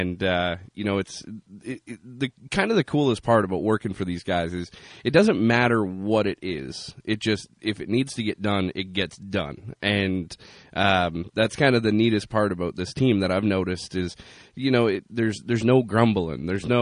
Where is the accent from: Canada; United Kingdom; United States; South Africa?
Canada; they blamed it on us being Canadian.